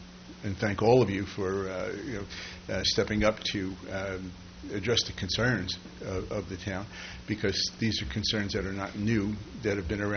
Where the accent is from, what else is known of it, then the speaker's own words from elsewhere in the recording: New York, United States; And I mean, I grew up in New York, and we had a lot more people on my street than we have on Nerco Road.